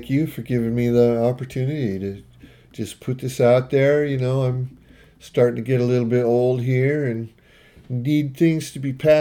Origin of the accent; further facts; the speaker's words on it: Eugene, Oregon, United States; even though I'm from Eugene, I wanted Salem to be a big part of this.